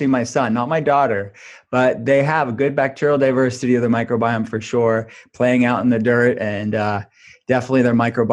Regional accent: Pittsburgh, Pennsylvania, United States; Or I was raised in Pittsburgh, the country, farm country outside of Pittsburgh. Do we want to go back there?

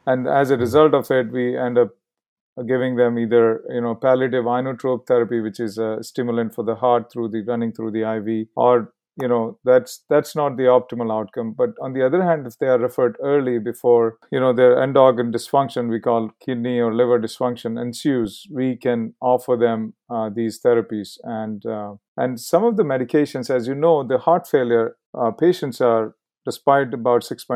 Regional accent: India; Growing up in India was extremely blissful time I had.

